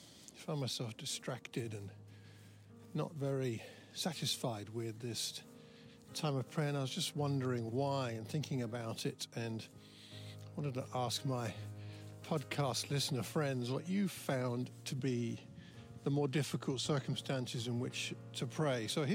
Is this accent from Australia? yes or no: no; Croxley Green, East of England, United Kingdom; I'm walking through my hometown of Croxley Green here.